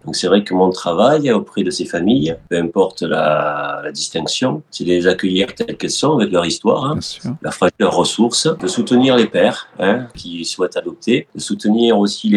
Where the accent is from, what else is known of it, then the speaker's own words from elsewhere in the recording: Occitanie, France; Moi, je suis arrivé en France à 4 ans avec mon frère et ma sœur. Et c'est vrai que j'ai grandi dans le Gard